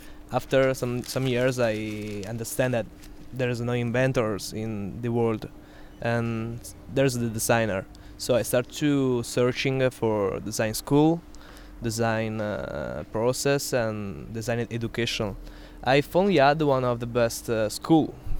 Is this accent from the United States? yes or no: no; Italy; English is a second language; I'm from Italy, and I started studying here in IAD since 3 years ago.